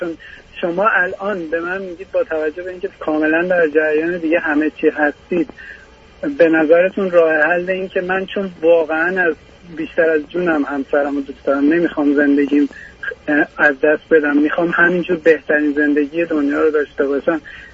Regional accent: Iran; ما که توی ایران به دنیا اومدیم و زندگی کردیم

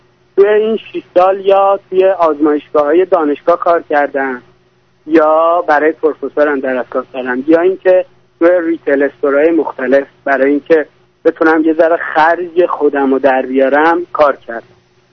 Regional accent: Iran; moved away as an adult; now in Orange County, United States; راستش من 6 سال از ایران اومدم بیرون، الان در اورنج کانتی هستم و به قصد تحصیل اومدم.

